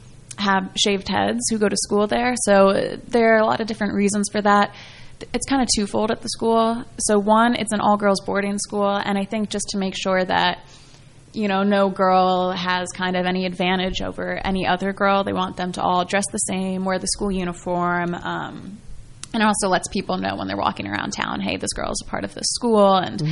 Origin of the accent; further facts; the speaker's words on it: Basking Ridge, New Jersey, United States; I'm thinking, you know, from Basking Ridge, New Jersey. I'm not thinking from Bukoba, Tanzania.